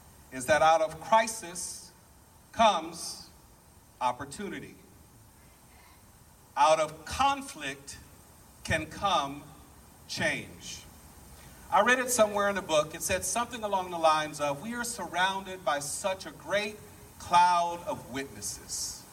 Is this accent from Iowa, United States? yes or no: no; Texas, United States; We are from Texas. We live here in Texas.